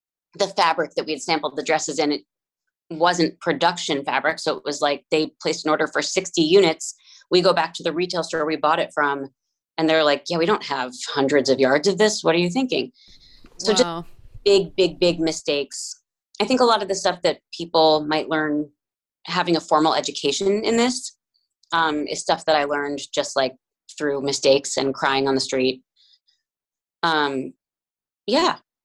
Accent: New Jersey, United States; I had a neighbor growing up in New Jersey.

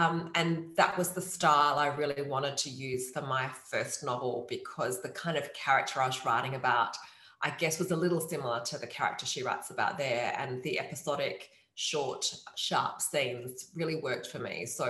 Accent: Perth, Western Australia, Australia; I lived in London for a few years in the late 90s. And I mean, I'm from Perth, Australia, which is quite a small capital city

